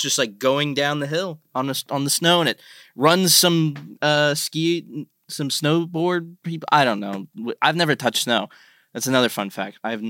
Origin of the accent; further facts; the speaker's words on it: Australia; I'm Australian and I lost my f***ing accent.